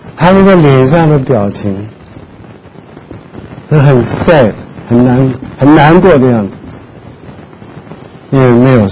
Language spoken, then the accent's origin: Chinese; China; 因为我们中国人呢，特别是年纪大一点的，